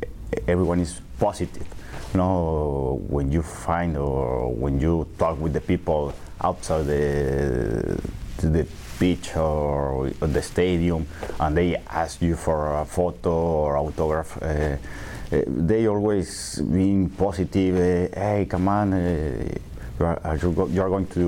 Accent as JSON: {"language": "English", "town": "Coyoacán", "region": "Mexico City", "country": "Mexico", "tie": "born or raised there", "second_language": "English", "said": "So I grew up in Coyoacán, and most of my time I spent in the center of Coyoacán."}